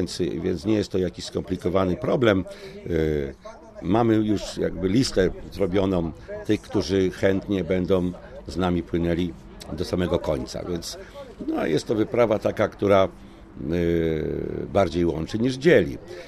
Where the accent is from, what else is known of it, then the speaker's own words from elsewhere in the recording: Kielce, Świętokrzyskie Voivodeship, Poland; aczkolwiek pochodzę z Kielc, czyli niedaleko stąd.